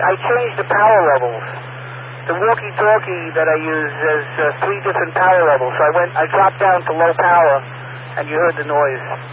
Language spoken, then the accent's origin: English; West Hempstead, New York, United States; I'm in the mobile, coming into my hometown of West Hempstead.